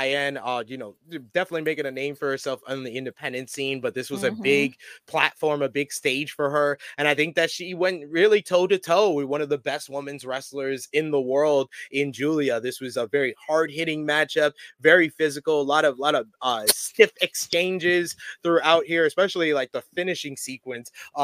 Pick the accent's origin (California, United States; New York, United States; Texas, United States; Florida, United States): New York, United States; I met him in Chicago. I told him I was from New York.